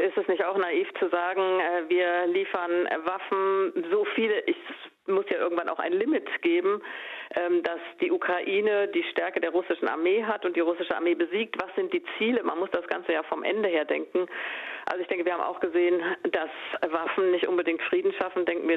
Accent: Germany; Aber ich denke, wir als Deutsche müssen überlegen, was wir tun.

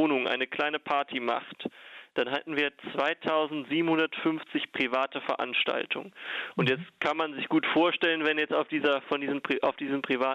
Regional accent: Cologne, North Rhine-Westphalia, Germany; uns auch als Kölner Jugendliche in einem breiten Bündnis selber zu Wort zu melden

